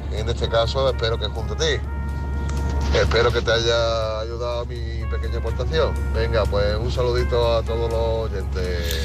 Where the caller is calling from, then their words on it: Málaga, Andalusia, Spain; Buenas noches … de Málaga, Unidad Móvil.